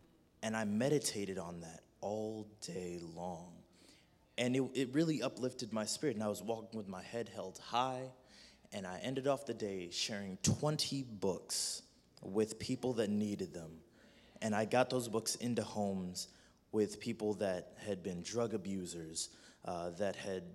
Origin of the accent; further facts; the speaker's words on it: Reno, Nevada, United States; I am from Reno, Nevada. I'm a ways away.